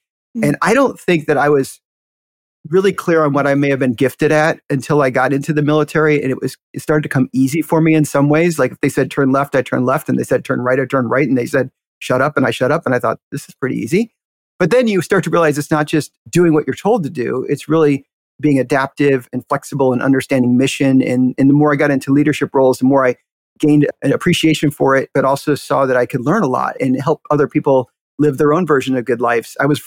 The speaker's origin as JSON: {"language": "English", "town": "Chicago", "region": "Illinois", "country": "United States", "tie": "born or raised there", "said": "I grew up on the south side of Chicago, about 138th and South State Street. Youngest of five kids."}